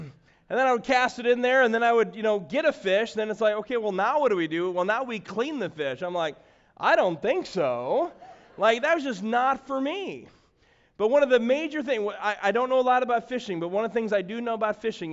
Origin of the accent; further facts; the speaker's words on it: Chicago, Illinois, United States; I'm a city boy. I'm from Chicago.